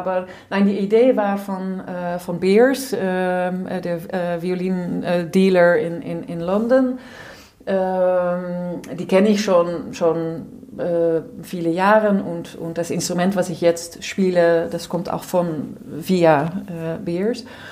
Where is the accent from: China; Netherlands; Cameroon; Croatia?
Netherlands; ich bin Holländerin